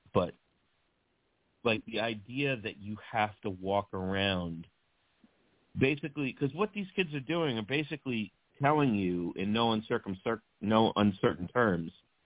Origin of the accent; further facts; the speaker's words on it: Mount Vernon, New York, United States; So we grew up in a rough area. We grew up in Mount Vernon